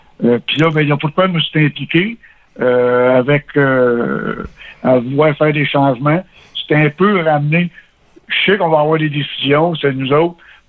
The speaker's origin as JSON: {"language": "French", "town": "Sainte-Élisabeth", "region": "Quebec", "country": "Canada", "tie": "born or raised there", "said": "moi, je suis natif de Sainte-Élisabeth, je suis né en 56, puis depuis ma naissance, je suis un Bayonnais."}